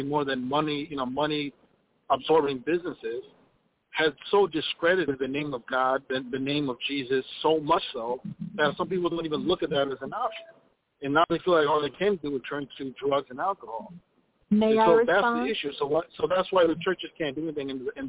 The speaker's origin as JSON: {"language": "English", "town": "Minneapolis", "region": "Minnesota", "country": "United States", "said": "I'm from Minneapolis."}